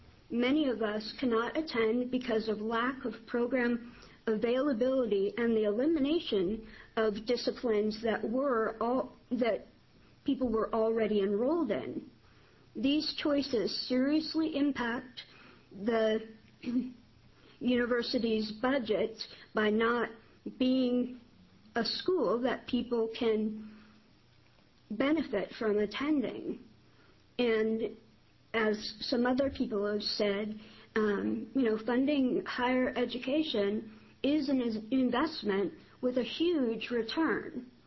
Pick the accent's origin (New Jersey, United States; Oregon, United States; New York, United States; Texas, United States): Oregon, United States; Ashland; I'll just restate … I'm from Ashland, 34 Croson.